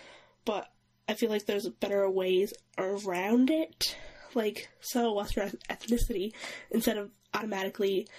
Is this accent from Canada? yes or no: yes; Newfoundland and Labrador, Canada; No, I was born in Newfoundland. Like, it's where I'm from.